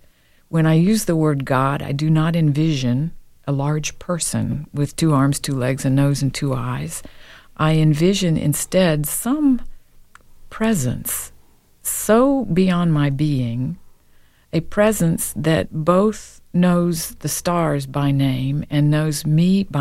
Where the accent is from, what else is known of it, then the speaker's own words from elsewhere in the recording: the South, United States; But I am a Southerner